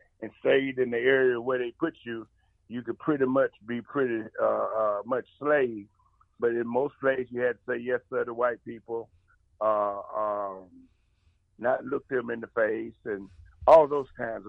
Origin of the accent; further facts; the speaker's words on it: Chattanooga, Tennessee, United States; born there; I was born in Chattanooga.